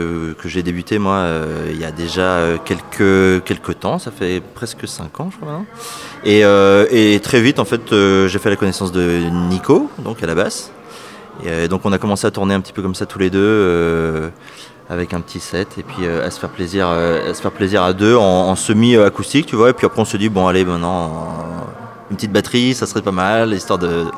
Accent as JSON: {"language": "French", "region": "Brittany", "country": "France", "said": "je suis breton et dans ma famille on m'appelait toujours"}